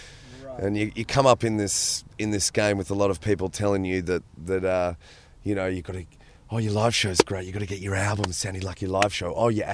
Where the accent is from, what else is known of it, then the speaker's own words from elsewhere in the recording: Australia; I mean, I'm Australian.